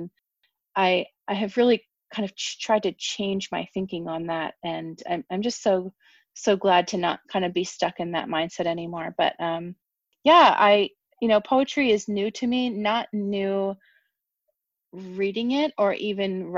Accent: United States; accent: American; And I hope my ugly American accent does not ruin your perception of me.

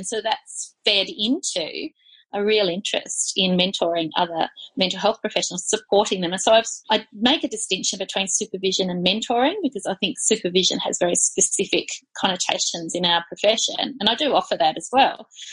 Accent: Tasmania, Australia; I'm from Tassie originally, but was living in Melbourne at the time

